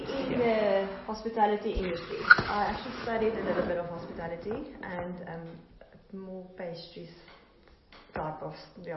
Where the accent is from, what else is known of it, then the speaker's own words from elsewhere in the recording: Cape Town, Western Cape, South Africa; No, I came from Cape Town, and he's from Gauteng, but we used to live in the Northern Cape for 5 years.